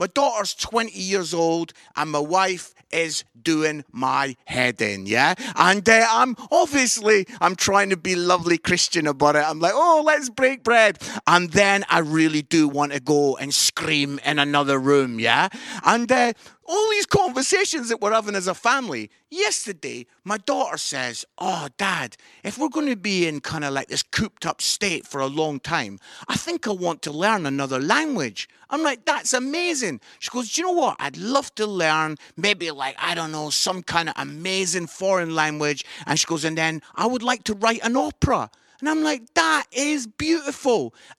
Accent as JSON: {"language": "English", "region": "Scotland", "country": "United Kingdom", "said": "I'm Scottish."}